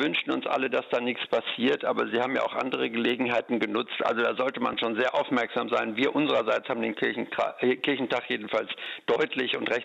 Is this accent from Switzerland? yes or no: no; Dortmund, North Rhine-Westphalia, Germany; als Dortmunder erhoffe ich mir natürlich auch, dass es eine gute Werbung für die Stadt ist, dass die Menschen sehen, wie schön man hier leben kann